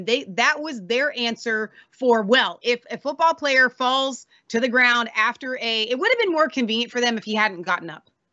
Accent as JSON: {"language": "English", "town": "Cincinnati", "region": "Ohio", "country": "United States", "said": "We're from Cincinnati. We drove down there that night."}